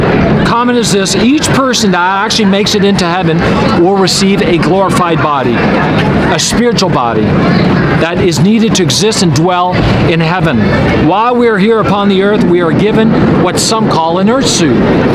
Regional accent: Canada; born there; Personally, I was born in Canada, me, myself, therefore having a Canadian citizenship

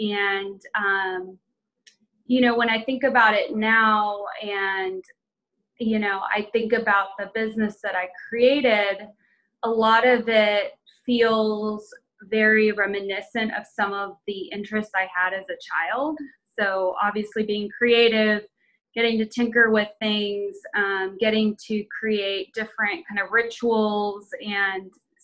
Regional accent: Dallas, Texas, United States; also born or lived in Austin; Yeah, so I grew up here in Oak Cliff. Born and raised, and born at Methodist, went to school in West Dallas, and then went to school, of course, in Oak Cliff for some time, went to Booker T for high school

